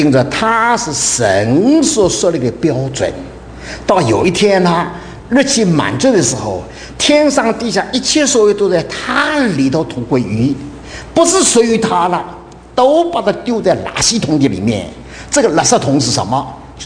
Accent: China; 我们中国人过中国人生活，影响我们的儿女，影响我们的后代了

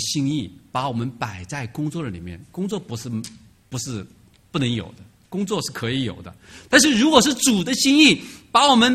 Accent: China; 我们中国人呢，可能是受佛教的影响，从小就知道要积功德。

